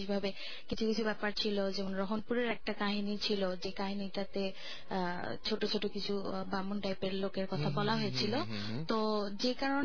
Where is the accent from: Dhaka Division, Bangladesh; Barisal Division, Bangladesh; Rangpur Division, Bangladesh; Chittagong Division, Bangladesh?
Rangpur Division, Bangladesh; Dinajpur; আমার দেশের বাড়ি পিনাজপুরে, এবং আমার অ্যাকচুয়ালি আমরা এখন ওখানে থাকি, বাট বেসিক্যালি আমার বাবা গাইবান্ধা ডিস্ট্রিক্ট থেকে।